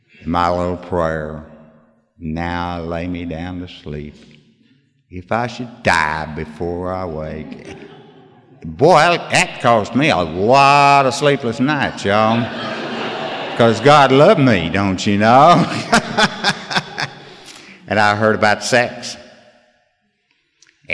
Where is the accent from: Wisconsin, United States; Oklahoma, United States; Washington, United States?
Oklahoma, United States; And I was raised out in Oklahoma, out in the flatlands. And everything out there is 1 mile by 1 mile, laid out in section lines.